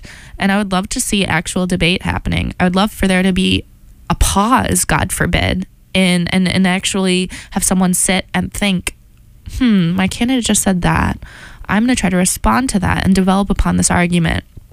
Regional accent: Midwest, United States; okay, so I come from the Midwest, and I wonder if it's just the conception of space

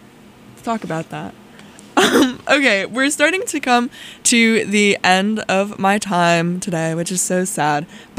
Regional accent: Albany, New York, United States; they are from my hometown of Albany, New York.

